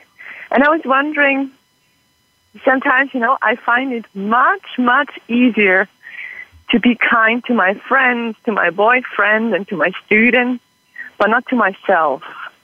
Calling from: Basel, Basel-Stadt, Switzerland; I'm calling in from Basel in Switzerland. I'm taking a lovely walk in the park near my house.

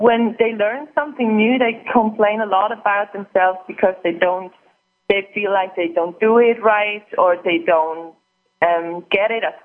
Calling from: Switzerland; I'm calling from Switzerland.

